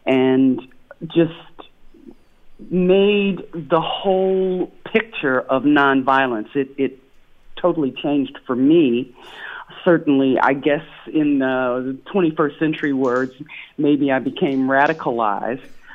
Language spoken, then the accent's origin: English; Texas, United States; I was a junior high school student growing up in Texas at the time that Dr. King was killed.